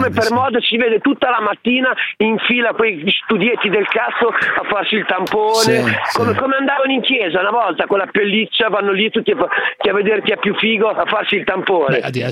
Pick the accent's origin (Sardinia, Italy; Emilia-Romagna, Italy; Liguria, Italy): Emilia-Romagna, Italy; Bologna; perché sono di Bologna.